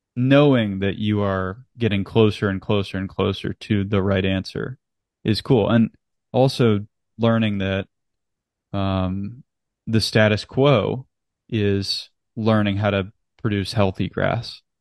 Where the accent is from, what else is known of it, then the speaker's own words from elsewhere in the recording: the Carolinas, United States; I'm from the Carolinas, and so we've seen a lot of Zoysia poke up, you know, in the Southeast U.S.